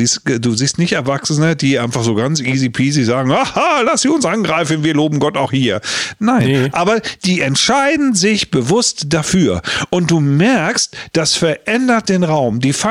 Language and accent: German; Germany; Eine Sache, ich habe einen Moment erlebt, wo wir als Deutsche auch so gefeiert haben und so geflasht haben.